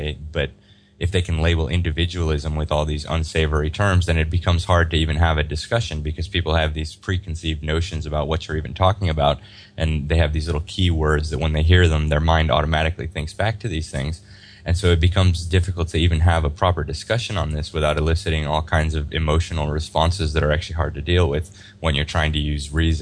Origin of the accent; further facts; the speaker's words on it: United States; I come in as an outsider. I have, I wasn't raised in this system. I have a completely different perspective as an American.